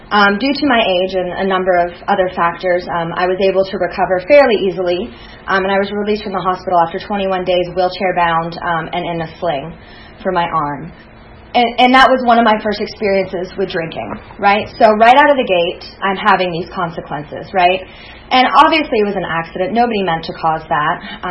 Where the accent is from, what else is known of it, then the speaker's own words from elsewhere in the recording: Virginia, United States; I grew up in Virginia, and as I was growing up, I lived with my father and my stepmother.